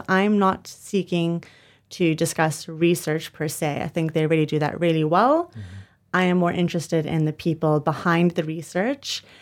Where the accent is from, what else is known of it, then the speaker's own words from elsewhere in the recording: South Africa; as you can hear, I'm from South Africa and I did all my studying at the University of Cape Town.